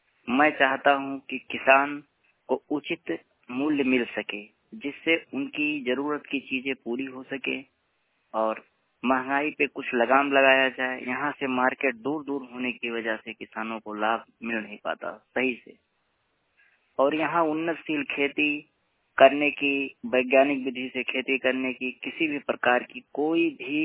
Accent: Parsaura, Uttar Pradesh, India; ग्राम परसौड़ा, block Harraiya, जिला बस्ती का मूल निवासी हूँ और मखौड़ा धाम से, राम जन्मभूमि से जुड़ा हमारा श्रृंगारी से समीप हर्रैया होते हुए परसौड़ा गांव हमारा घर है।

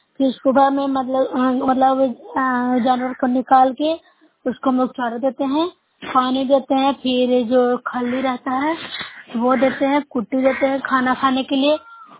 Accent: Bihar, India; मैं नूसरे प्रखंड से हूँ, जिला नालंदा से हूँ।

